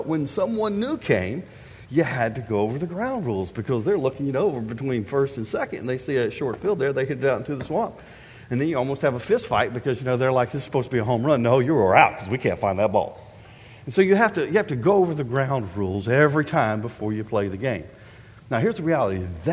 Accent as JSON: {"language": "English", "region": "Florida", "country": "United States", "tie": "born or raised there", "said": "When I was a kid growing up in Florida, the little neighborhood that I lived in was on the edge of town."}